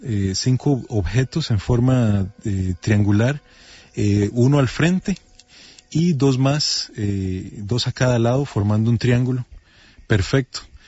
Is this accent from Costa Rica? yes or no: yes; Turrialba, Cartago, Costa Rica; yo soy de Turrialba, del sector de Guayabo, de un sitio arqueológico muy conocido acá en Costa Rica